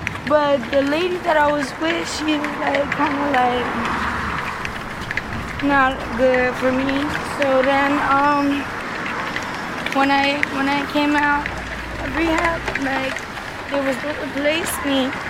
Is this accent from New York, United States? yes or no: yes; New York, United States; I'm from New York.